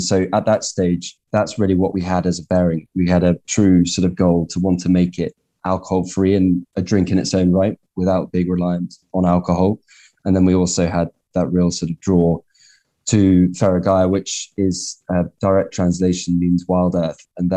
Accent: South West England, United Kingdom; and I was brought up in Cornwall in the west of the UK.

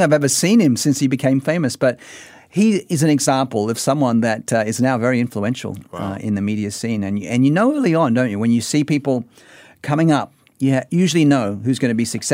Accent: Sydney, New South Wales, Australia; my hometown of Sydney, Australia.

